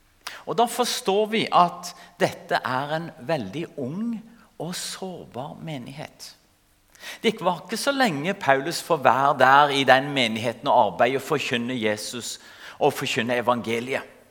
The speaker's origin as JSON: {"language": "Norwegian", "country": "Ethiopia", "tie": "born or raised there", "also_born_or_lived": "Kenya"}